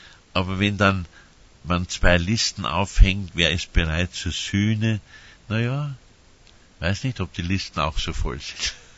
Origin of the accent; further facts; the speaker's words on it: Vienna, Austria; Ich bin ein Wiener